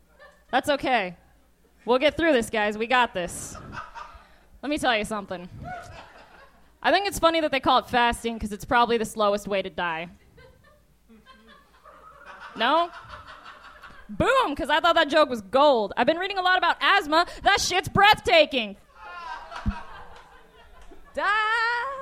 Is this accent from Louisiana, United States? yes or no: no; Nevada, United States; Here's a fun fact. I'm actually from Nevada. I am from the West Coast.